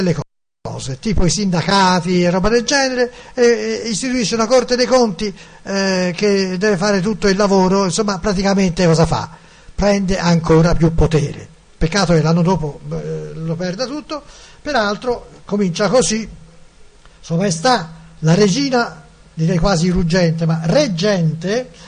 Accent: Florence, Tuscany, Italy; io sono nato a Firenze

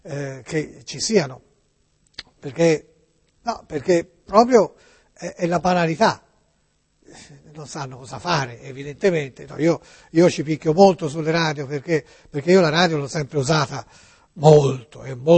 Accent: Florence, Tuscany, Italy; Sì, io sono di Firenze

